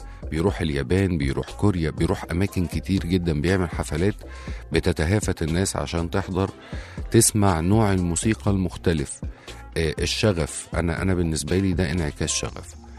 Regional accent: Egypt; ياريت ناخد بالنا الفترة الأخيرة كلنا كمصريين أو العالم إجمالا

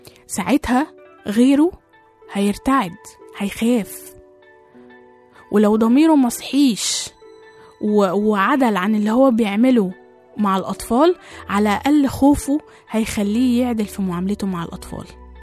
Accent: Egypt; احنا عندنا في مصر 472 دار، متوزعين على 24 محافظة

